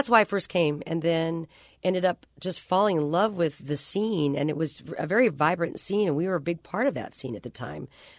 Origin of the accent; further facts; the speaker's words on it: Omaha, Nebraska, United States; also born or lived in Kansas City; I'm from Omaha originally, but also lived in Kansas City earlier on, long story.